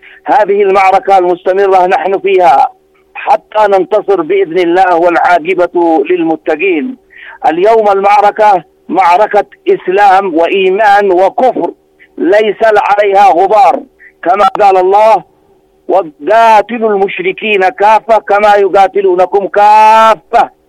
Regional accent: Yemen; يعني فعل القيادة وأوامر وتوجيهات القيادة عندنا في اليمن

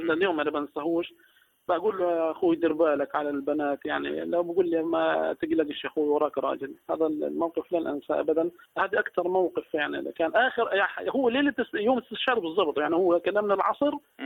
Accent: Gaza, Gaza Strip, Palestine; بتابع إيش بصير عندنا في غزة

